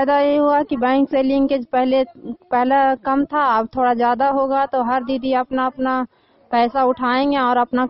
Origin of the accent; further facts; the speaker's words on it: Makhdumpur, Bihar, India; मैं पार्थु मखदुमपुर के रहने वाली हूँ।